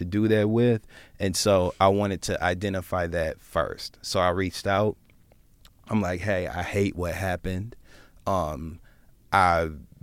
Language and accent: English; Midwest, United States; now in New York, United States; I'm from the Midwest, I'm used to being around people that, when you're in a group of people, everyone's there for that reason.